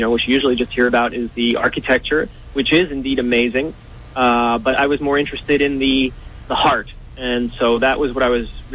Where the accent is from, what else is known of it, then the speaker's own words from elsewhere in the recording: New Jersey, United States; now in Netherlands; BAI in general is part of my daily diet growing up in New Jersey.